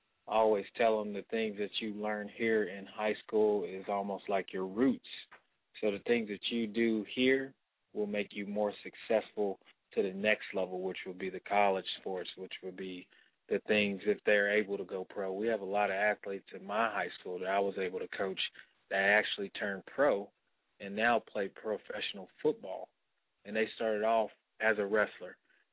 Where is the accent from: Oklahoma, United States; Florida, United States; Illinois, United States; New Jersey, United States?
Oklahoma, United States; Muskogee; also born or lived in Dallas, Texas; I was born in Dallas, Texas, but I was raised in Muskogee, Oklahoma. I lived pretty much there my entire life until I moved up here to go to college.